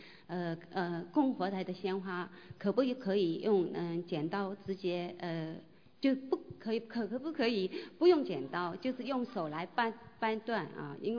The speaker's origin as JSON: {"language": "Chinese", "region": "Tokyo", "country": "Japan", "said": "我是东京的。"}